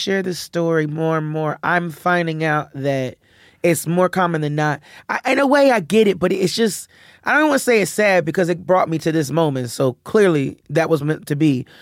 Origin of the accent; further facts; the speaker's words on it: Philadelphia, Pennsylvania, United States; So I'm like, listen, I'm from Philadelphia. I want to make sure, you know, when my people come and see it, they're going to understand.